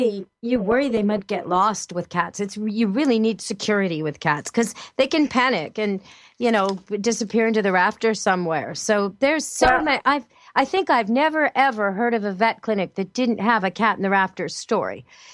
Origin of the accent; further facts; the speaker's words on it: Canada; I'm Canadian